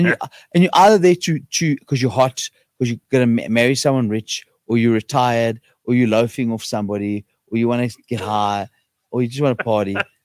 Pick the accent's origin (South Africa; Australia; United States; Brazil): South Africa; Johannesburg, Gauteng; now I live in Johannesburg. Joburg is, I love Joburg. Joburg's my home. I was born and bred in Johannesburg, in Gauteng.